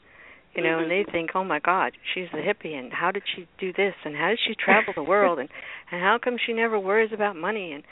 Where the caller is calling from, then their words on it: Miami, Florida, United States; I'm from Miami.